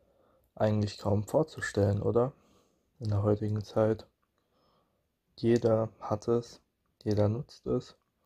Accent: Leipzig, Saxony, Germany; ich komme aus Leipzig und ich studiere demnächst Informatik. Ich bin 18 Jahre alt und ja, ich komme aus der Generation Z.

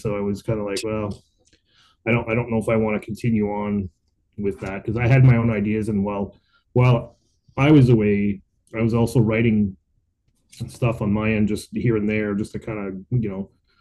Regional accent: Montreal, Quebec, Canada; now in Ottawa, Canada; I was originally born and raised in Montreal. I moved to Ottawa in 1999.

